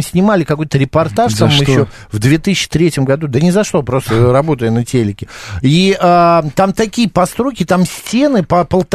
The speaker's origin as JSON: {"language": "Russian", "country": "Russia", "said": "Я говорю: «Вы, потому что мы из России»."}